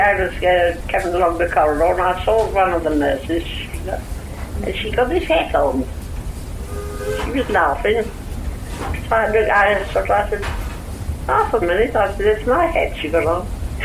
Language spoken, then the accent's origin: English; London, United Kingdom; I'm a Londoner, but I don't know anything about London.